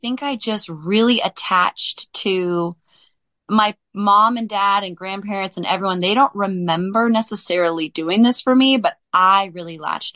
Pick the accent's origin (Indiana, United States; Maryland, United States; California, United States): California, United States; Like I'm in San Francisco, I'm from the San Francisco Bay Area